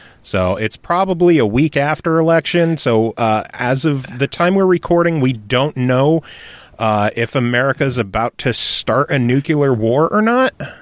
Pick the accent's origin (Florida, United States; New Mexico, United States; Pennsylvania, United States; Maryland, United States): Pennsylvania, United States; Pennsylvania, my hometown, is leaning towards Hillary.